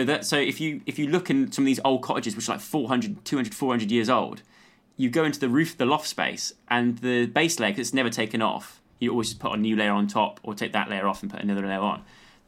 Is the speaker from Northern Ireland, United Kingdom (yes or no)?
no; Lacock, South West England, United Kingdom; I grew up in Wiltshire, in a tiny little village.